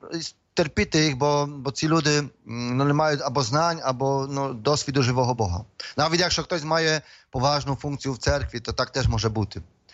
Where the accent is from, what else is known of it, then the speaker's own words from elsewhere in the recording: Poland; я, наприклад, родом з Польщі